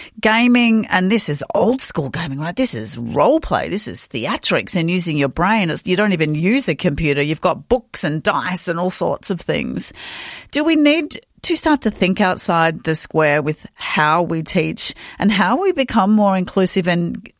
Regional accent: Hawaii, United States; And, I was a teenager growing up in Maui

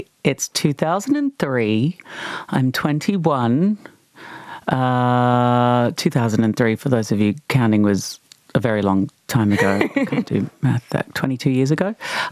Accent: Brisbane, Queensland, Australia; moved away as an adult; also born or lived in Sydney, Australia; I'd been doing drag in Sydney. I'd moved there when I was 18 from Brisbane.

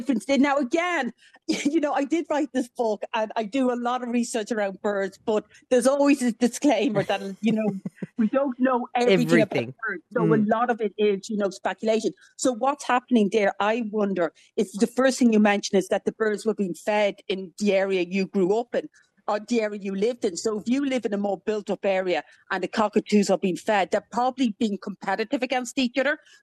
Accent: Ireland; now in Australia; So growing up in Ireland, they were probably the first the first bit of wildlife that caught my eye.

